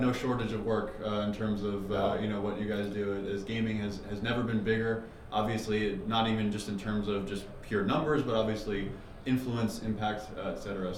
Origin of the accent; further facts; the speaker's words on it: Reno, Nevada, United States; I also kind of grew up around gaming, being born and raised in Reno, Nevada. So I was in and out of casinos my entire life.